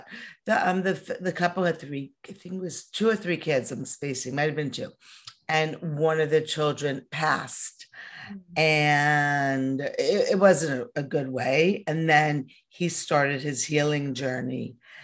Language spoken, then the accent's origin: English; New York City, New York, United States; but growing up in New York as a neurotic New York Jewish mother, you know, I didn't even believe in a God.